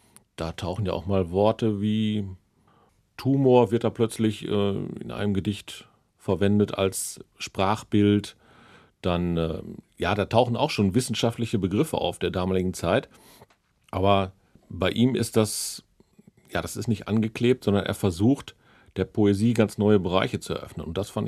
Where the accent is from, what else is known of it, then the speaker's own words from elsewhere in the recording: Bielefeld, North Rhine-Westphalia, Germany; in Bielefeld, wo ich herkomme